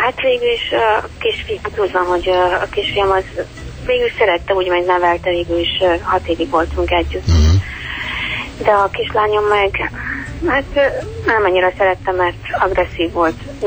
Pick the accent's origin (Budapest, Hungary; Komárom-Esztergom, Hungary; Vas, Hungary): Budapest, Hungary; Budapesti vagyok.